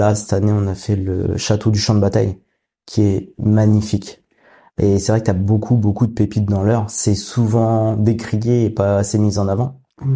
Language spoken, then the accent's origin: French; Île-de-France, France; Parce que moi, vu que j'étais de région parisienne